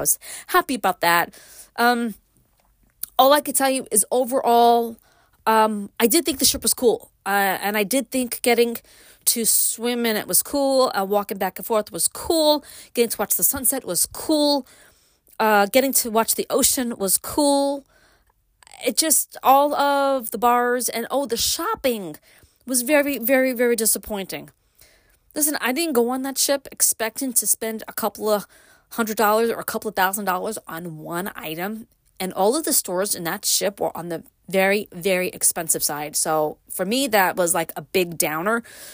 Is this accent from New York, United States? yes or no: yes; Brooklyn, New York, United States; Brooklyn raised, living upstate because I was born and raised in Brooklyn. I left it, moved to upstate. Been up here for almost 30 years now.